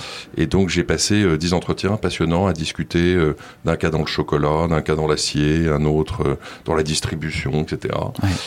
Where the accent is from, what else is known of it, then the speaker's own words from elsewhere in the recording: Paris, Île-de-France, France; born there; Mais sinon, je suis né à Paris, dans une famille assez nombreuse